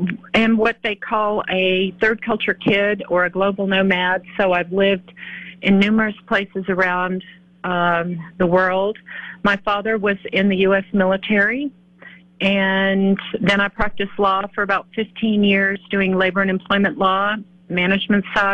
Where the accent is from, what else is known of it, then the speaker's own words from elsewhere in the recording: Austin, Texas, United States; I am from Austin, Texas.